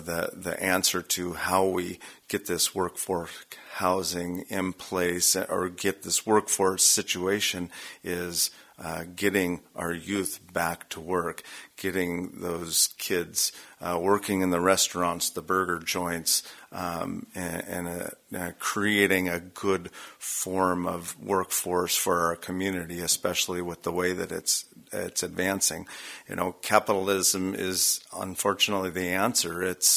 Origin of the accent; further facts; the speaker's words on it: Sandpoint, Idaho, United States; being born and raised in Sandpoint, I have a vision of what this place was, what it's been, and where it's going.